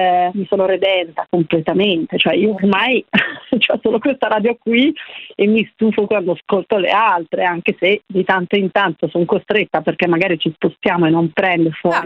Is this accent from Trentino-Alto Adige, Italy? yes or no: no; Rome, Lazio, Italy; Io manco sapevo da romana di Radio Popolare